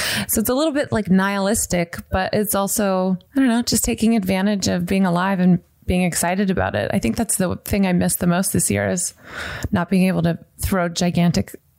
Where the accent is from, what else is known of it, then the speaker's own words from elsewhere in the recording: the South, United States; growing up in the South, which was really religious, and I wanted to be really religious